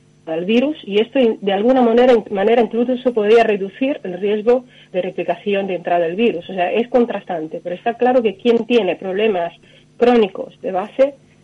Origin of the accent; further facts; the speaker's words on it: Italy; Yo soy italiana, he seguido el tema de la situación italiana desde el primer día.